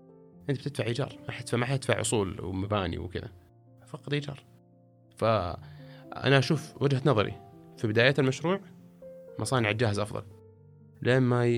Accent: Jeddah, Makkah Province, Saudi Arabia; يعني أنا من جدة لا أبغى مصنع في جدة

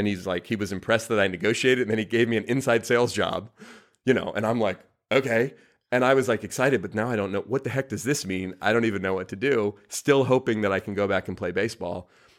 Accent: Oakland, California, United States; So I was living with my mother in the house that I grew up in Oakland and driving into San Francisco for this job

